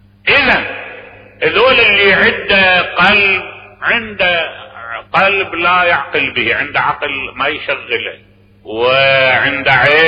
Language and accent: Arabic; Najaf, Najaf Governorate, Iraq; لان انا ابن النجف واعرف النجف